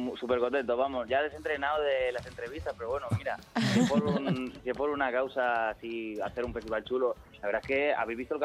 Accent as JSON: {"language": "Spanish", "town": "Reus", "region": "Catalonia", "country": "Spain", "said": "Porque nosotros somos de Reus, Tarragona"}